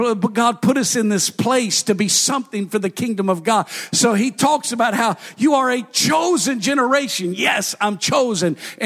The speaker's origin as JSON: {"language": "English", "country": "United States", "said": "Yes, I'm an American"}